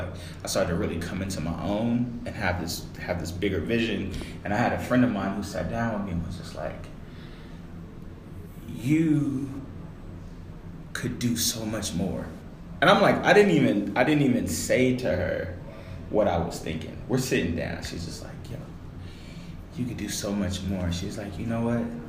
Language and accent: English; Las Vegas, Nevada, United States; I grew up in Vegas